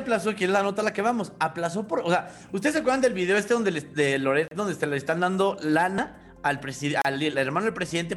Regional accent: Mexico; Como mexicanos, todos estamos en el mismo barco

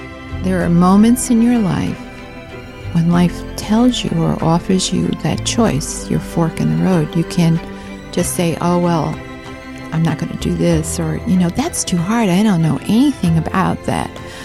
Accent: New York, United States; now in California, United States; living in California. You know, I'm a New Yorker, right?

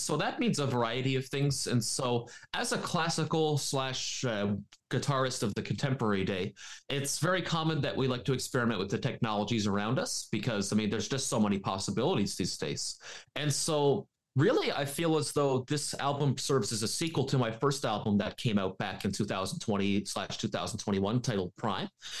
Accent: St. John's, Newfoundland and Labrador, Canada; I'm from Newfoundland and Labrador. And we really make something so special out of that little town there in St. John's.

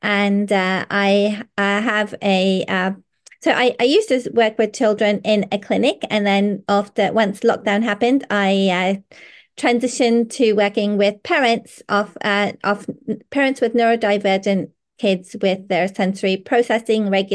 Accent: Taiwan; also born or lived in Pakistan; so I was born in Pakistan, but at that time my mom went to Pakistan because that was the culture, is that you go and have your first baby, especially wherever your mother and your family is. But we were living in Taiwan, so I lived in Taiwan for until I was nearly five

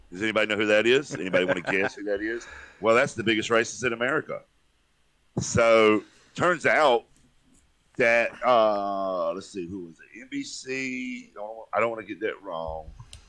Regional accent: the South, United States; because I'm a Southerner.

